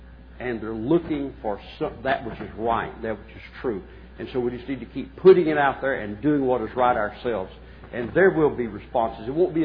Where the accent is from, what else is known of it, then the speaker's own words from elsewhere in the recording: Arkansas, United States; also born or lived in Texas; I'm a son of the South. I was born in Texas, grew up in Arkansas, okay?